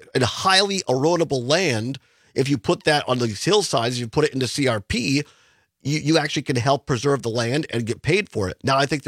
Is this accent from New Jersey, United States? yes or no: no; Wisconsin, United States; I grew up in Richland County, where they're doing larger solar panel programs.